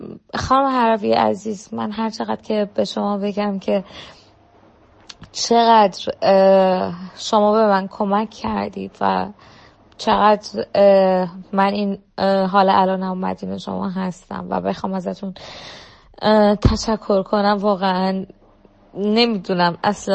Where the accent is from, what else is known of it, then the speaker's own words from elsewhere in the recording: Iran; moved away; گفته بودم که من از ایران اومدم بیرون و هر چقدر که اومدم و فکرم از ایران میام بیرون میتونم زندگی بهتر اینجا داشته باشم، ولی نتونستم